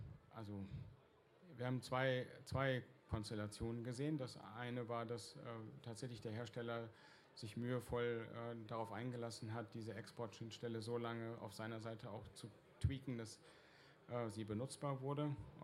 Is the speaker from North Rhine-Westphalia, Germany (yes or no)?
no; Berlin, Germany; Ja, ich komme aus Berlin und da war es da so.